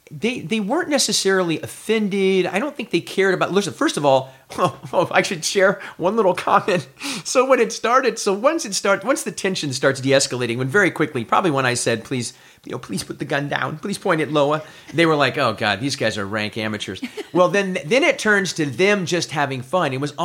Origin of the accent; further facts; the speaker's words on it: Midwest, United States; It was like a Midwest, or, I mean, I'm from the Midwest.